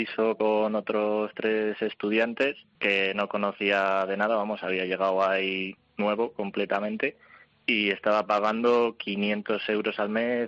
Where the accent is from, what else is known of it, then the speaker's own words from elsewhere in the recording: Burgos, Castile and León, Spain; decidí volverme a mi ciudad natal, a Burgos, porque en Madrid no pintaba nada.